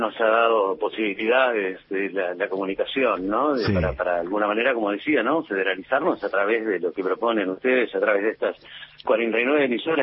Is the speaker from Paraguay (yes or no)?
no; Caleta Olivia, Santa Cruz, Argentina; born or raised there